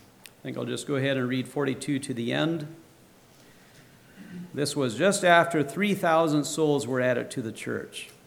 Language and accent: English; Ohio, United States; I grew up in Ohio. Yost Miller was the bishop where I grew up.